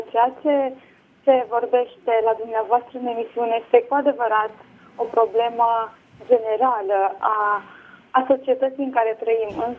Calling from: Bucharest, Romania; și vă sunt din București.

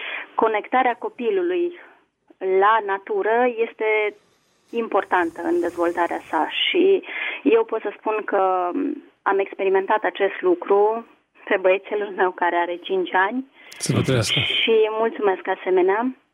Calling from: Bucharest, Romania; din București

